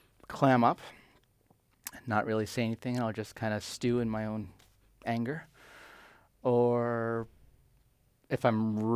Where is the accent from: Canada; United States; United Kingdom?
Canada; moved away; And then I'll correct them, and I'll say, oh, I'm sorry, I'm Canadian.